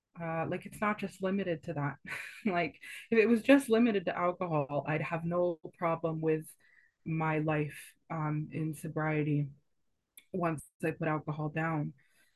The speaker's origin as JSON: {"language": "English", "town": "Los Angeles", "region": "California", "country": "United States", "moved": "yes", "lives_now": "Cork, Ireland", "said": "I'm from Los Angeles originally, actually, so hence the accent."}